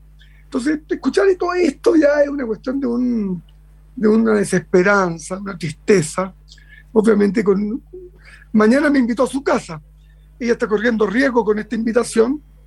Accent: Chile; se nos vienen encima y nos preguntan de dónde eres, de Chile.

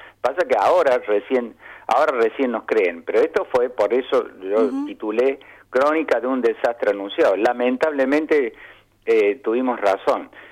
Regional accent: Córdoba, Argentina; also born or lived in Misiones; Yo soy de Córdoba, pero estuve 6 años en Misiones, en El Dorado.

